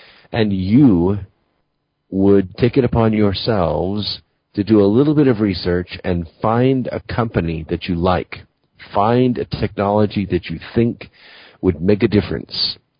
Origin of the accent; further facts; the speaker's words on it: Los Angeles, California, United States; I grew up in Los Angeles, and when I would wake up in the morning at 6 o'clock before going to high school, I could see the San Bernardino Mountains from my house.